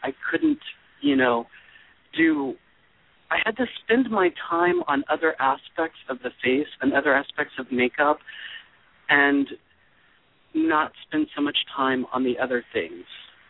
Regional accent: Texas, United States; And again, coming from a very small town in Texas, remember I said, you know, being growing up in the South, we have a way of talking

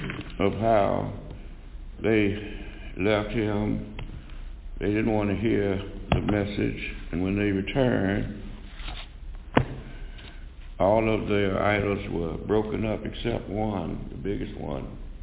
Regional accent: United States; I was born here in America, and I've lived here and traveled outside, but for the last 75 years that I've been on this earth, this has been my home.

